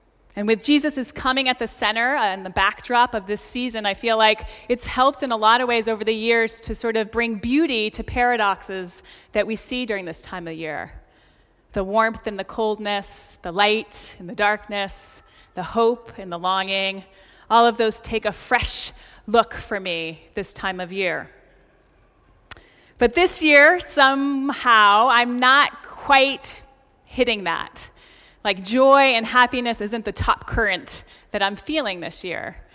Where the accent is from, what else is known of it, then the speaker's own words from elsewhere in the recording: Maine, United States; I was born and raised in Maine and have lived in New England all of my life.